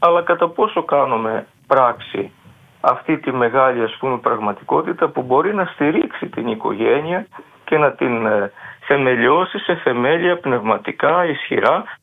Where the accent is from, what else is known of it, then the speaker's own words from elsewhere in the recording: Crete, Greece; Εσείς είστε από την Κρήτη και εγώ είμαι από την Κρήτη